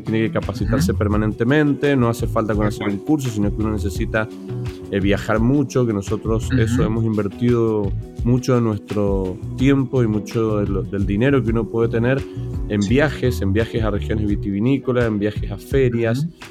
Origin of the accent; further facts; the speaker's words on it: Mendoza, Argentina; Bien, como mendocino que mencionaste vos